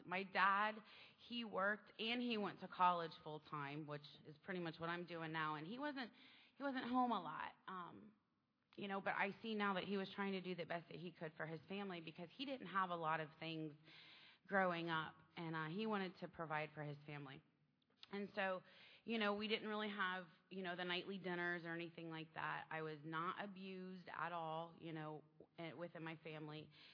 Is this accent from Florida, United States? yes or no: yes; Winter Park, Florida, United States; born there; So, I was born here in Florida. I was born in 1971 in Winter Park.